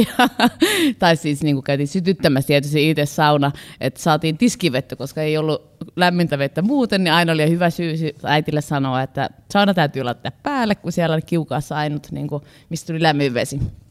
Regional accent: Heinävesi, South Savo, Finland; also born or lived in Varkaus; mä oon siis Savosta päin kotosi. Mä oon Heinävedellä asunut, oon syntynyt Varkaudessa, mutta oon asunut Heinävedellä ensimmäistä 10 vuotta.

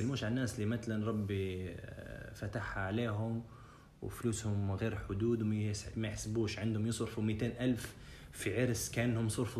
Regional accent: Libya; الادارة المالية عندنا في ليبيا ما فيش

